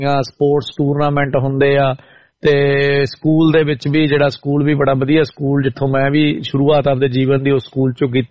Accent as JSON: {"language": "Punjabi", "town": "Desu Malkana", "region": "Haryana", "country": "India", "tie": "born or raised there", "said": "ਮੇਰਾ ਪਿੰਡ ਇੱਕ ਹਰਿਆਣਾ ਪੰਜਾਬ ਦੇ ਕੰਢੇ ਦੇ ਉੱਤੇ ਵਸਿਆ ਪਿੰਡ ਆ ਜੀ, ਦੇਸੂ ਮਲਕਾਣਾ ਉਹਦਾ ਨਾਂ, ਛੋਟਾ ਜਿਹਾ ਪਿੰਡ ਆ ਤੇ ਐਡਾ ਛੋਟਾ ਵੀ ਨਹੀਂ, 3-4 ਹਜ਼ਾਰ ਦੀ ਆਬਾਦੀ ਹੈਗੀ ਆ"}